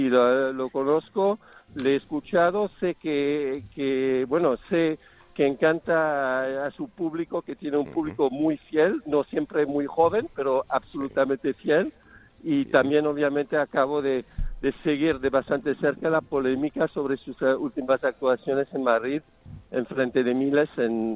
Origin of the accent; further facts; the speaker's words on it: Switzerland; now in Spain; yo diría, en mi país, Suiza.